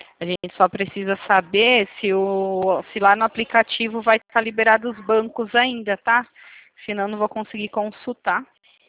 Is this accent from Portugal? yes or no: no; Itatiba, São Paulo, Brazil; Não, eu sou aqui de Itatiba.